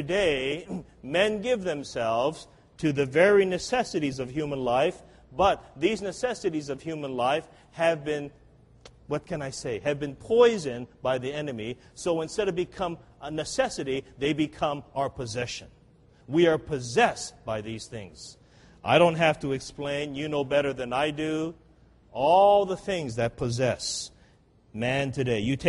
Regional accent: Hawaii, United States; I grew up in Hawaii. My family's from Hawaii, and my parents grew up on the Big Island there, and I grew up on the island of Oahu.

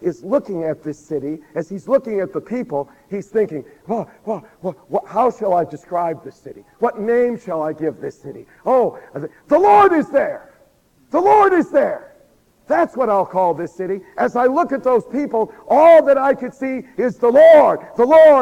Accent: California, United States; You see, I'm from Southern California.

